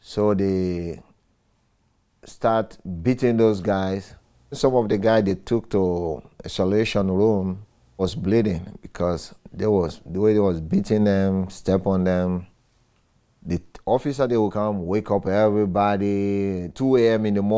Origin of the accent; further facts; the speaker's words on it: Sierra Leone; moved away as an adult; now in United States; I'm from Sierra Leone, West Africa, 1994. I came here to seek political asylum. It was a civil war going on in Sierra Leone.